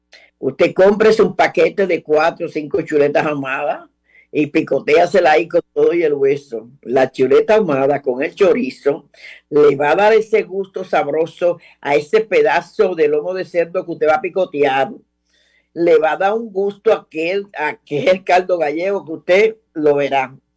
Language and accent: Spanish; Dominican Republic; aunque yo no soy boricua, soy dominicana, pero nosotros en nuestras islas nunca dejamos un canto de cilantro